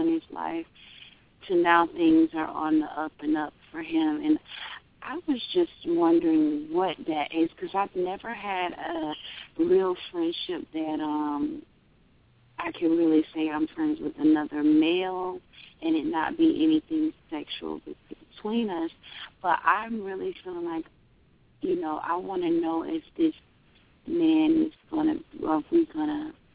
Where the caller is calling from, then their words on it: Florida, United States; I'm calling from Florida.